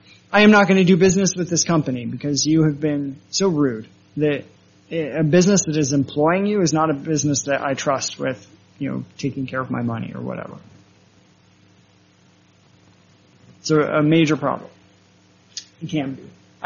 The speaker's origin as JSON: {"language": "English", "region": "Colorado", "country": "United States", "said": "I come from Colorado. I live on the plains, but I learned my directions because there are very large mountains on one side."}